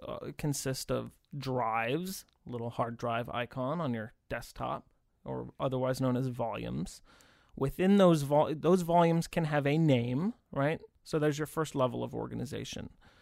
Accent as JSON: {"language": "English", "region": "Massachusetts", "country": "United States", "said": "I'm also from the Northeast, Massachusetts."}